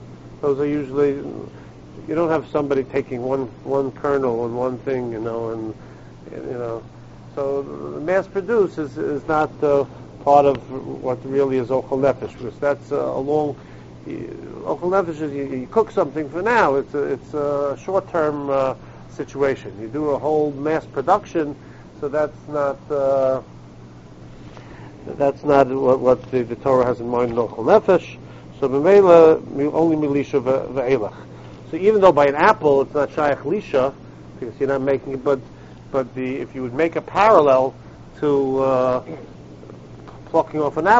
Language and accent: English; Brooklyn, New York, United States; I grew up in Brooklyn, and so I daven in Brooklyn.